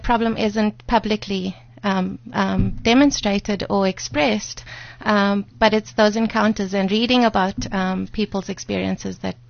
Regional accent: South Africa; I'm a human being. I'm a South African national.

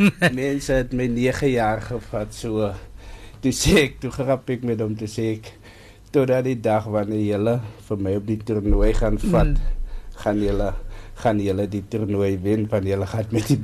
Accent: Wellington, Western Cape, South Africa; ja, van Wellington, groot geword, op die plaas Heksberg, daar al die pad uit Wellington

